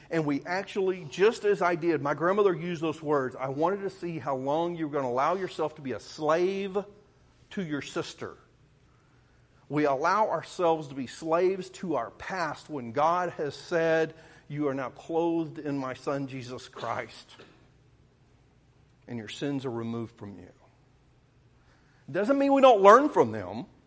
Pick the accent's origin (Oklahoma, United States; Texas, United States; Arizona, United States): Oklahoma, United States; I am a deer hunter. I'm from Southeast Oklahoma